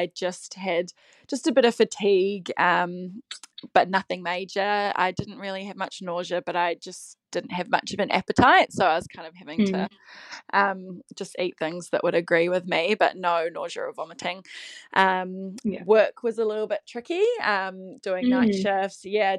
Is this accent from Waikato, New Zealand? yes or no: no; Wellington, New Zealand; now in Auckland, New Zealand; we're originally from Wellington, so we moved to Auckland about 7-8 years ago